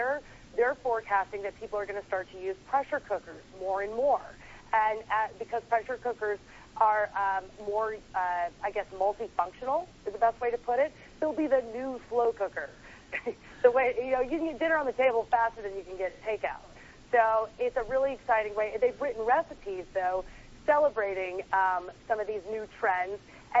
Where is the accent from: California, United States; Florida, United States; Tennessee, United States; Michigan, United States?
Tennessee, United States; now in New York, United States; I'm from Tennessee. I moved to New York. My kitchen is so tiny